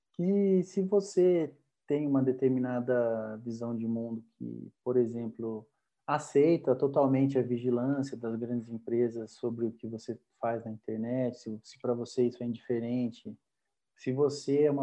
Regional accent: Botucatu, São Paulo, Brazil; moved away; Minha cidade mesmo, sou de Botucatu, no interior de São Paulo. Quando eu morava lá, sempre teve biblioteca

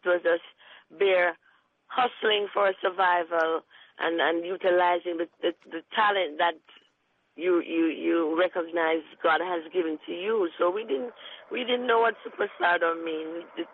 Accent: Trenchtown, Kingston, Jamaica; I was raised in Trenchtown, and we grew up there as young people in a government yard, meaning that this was a tenement settlement where people would live on low income earners who couldn't afford to pay rent.

